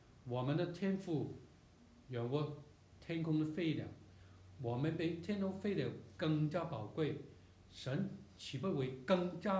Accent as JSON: {"language": "Chinese", "country": "China", "said": "我们中国人有句话，人无远虑必有什么近忧。"}